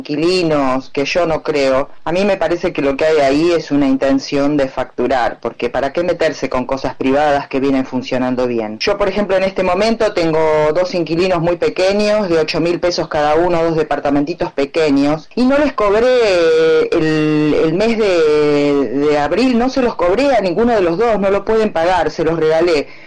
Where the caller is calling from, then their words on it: Villa Ballester, Buenos Aires Province, Argentina; de Villa Ballester.